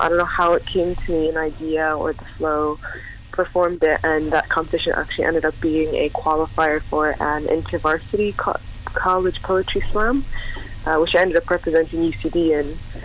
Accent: Canada; also born or lived in Saudi Arabia; now in Ireland; No, I grew up actually in Canada first, and then I moved back to where I'm originally from, to Saudi Arabia, for about 9 years, and then I moved to Ireland in 2010.

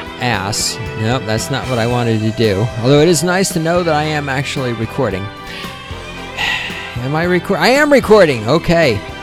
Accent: the South, United States; accent: southern; Right now, Aaron Cleary is making fun of my southern accent when I say theater.

